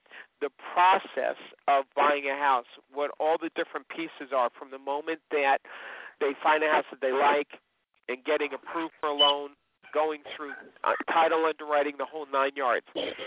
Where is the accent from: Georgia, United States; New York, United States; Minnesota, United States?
New York, United States; Long Island; the fact that I'm from Long Island, you know, we have a lot of fishing because we're surrounded by water.